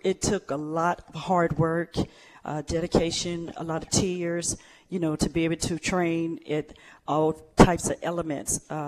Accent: Tennessee, United States; it all started right here at Morgan, because I came from Tennessee and I was barely writing a paragraph.

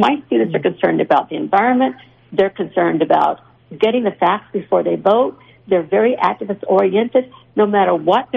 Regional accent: the South, United States; I grew up in the South. I lived in the South for 20 years. I went back and worked in the South after I got my degree at the University of Hawaii. So my family is from the South

